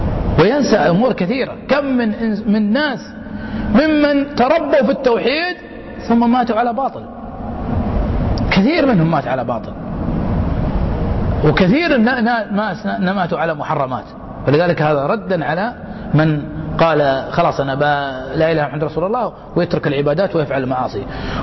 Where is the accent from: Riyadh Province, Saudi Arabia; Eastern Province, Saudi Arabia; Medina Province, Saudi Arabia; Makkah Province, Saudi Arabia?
Riyadh Province, Saudi Arabia; Riyadh; من أضخم المكتبات عندنا بالرياض